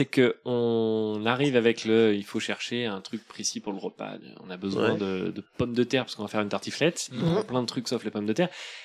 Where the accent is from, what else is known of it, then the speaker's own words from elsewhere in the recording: Brittany, France; c'est parce que je suis breton, c'est ça?